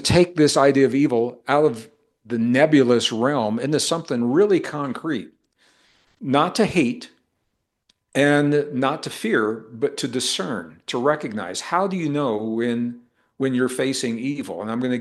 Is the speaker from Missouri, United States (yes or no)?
yes; Missouri, United States; I was a kid growing up in the Midwest. I was born in a rural community in northern Missouri.